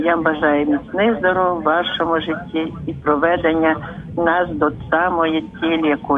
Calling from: Lviv, Lviv Oblast, Ukraine; Я зі Львова

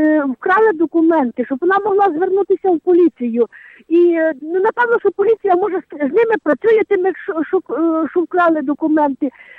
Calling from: Khmelnytskyi, Khmelnytskyi Oblast, Ukraine; з Хмельницького.

